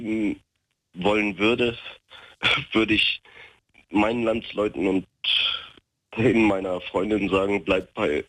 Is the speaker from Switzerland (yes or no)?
no; Turkey; Als Türke.